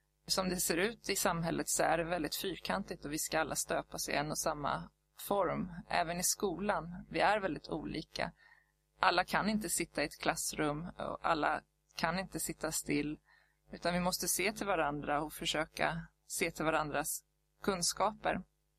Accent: Haninge, Stockholm County, Sweden; now in Tyresö, Sweden; Jag kommer ursprungligen från Haninge men har bott här i Tyresö sedan 2006.

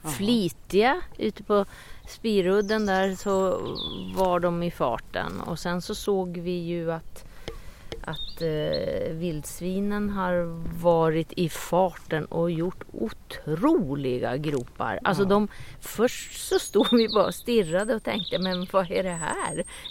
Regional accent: Norrbotten County, Sweden; Nej, men jag känner igen kattfötterna från Norrbotten. Där jag är uppvuxen. Där plockade jag kattfot vid Kalixälven.

